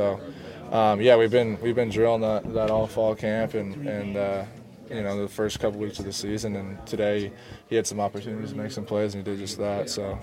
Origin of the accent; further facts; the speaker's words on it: Lake Stevens, Washington, United States; So anytime I see some Lake Stevens people out here, I'll try to give them some love